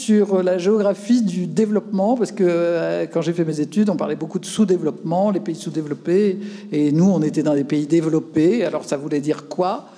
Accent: Hauts-de-France, France; je suis d'une vieille région industrielle, je suis du Nord de la France.

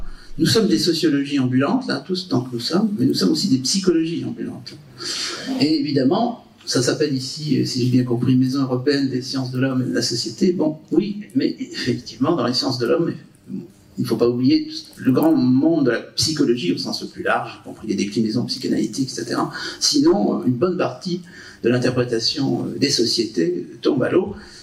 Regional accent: France; ça m'arrangeait évidemment peut-être en tant que Français

